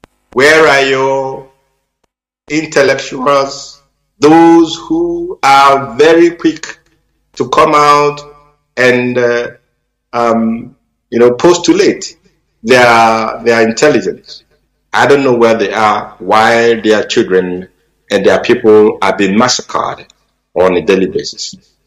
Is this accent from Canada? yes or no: no; Ihe-Oma, Nigeria; I come from Ihe-Oma. Ihe-Oma is in Olu province of Biafra land.